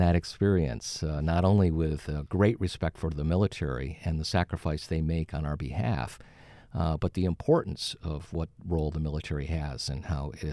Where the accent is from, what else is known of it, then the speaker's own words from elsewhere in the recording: Little Falls, New York, United States; Born and raised in Little Falls, small town about halfway between Albany and Syracuse.